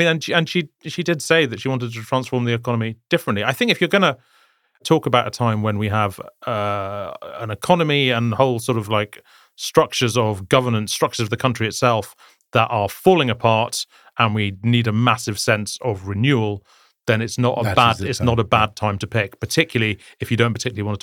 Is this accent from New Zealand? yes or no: no; Scotland, United Kingdom; Also, I'm Scottish and I don't give a shit.